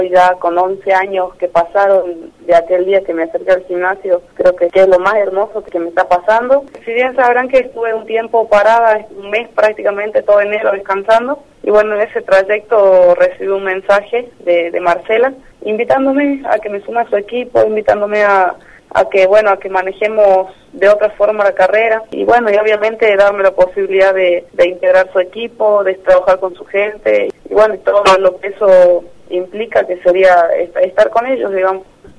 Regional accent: Jujuy, Argentina; Yo sigo siendo jujeña, si bien me voy en busca de algo, pero obviamente sigo representando a mi provincia

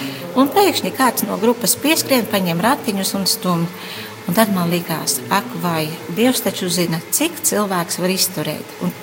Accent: Latgale, Latvia; Par cik es pati nāku no Latgales.

